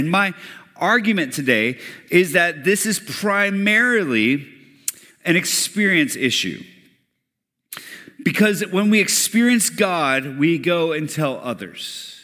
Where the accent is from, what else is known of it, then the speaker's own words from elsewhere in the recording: Colombia; I grew up in the heartbeat of coffee in the world. I grew up in Colombia where they make Colombian coffee, and I never liked it growing up.